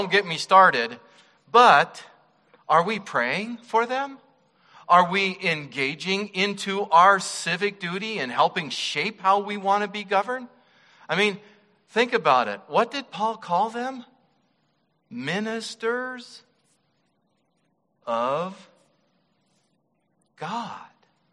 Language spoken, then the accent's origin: English; Wyoming, United States; When I was growing up and I was a little kid in the Missouri Synod Lutheran Church I was born and raised in Wyoming, women weren't allowed to vote.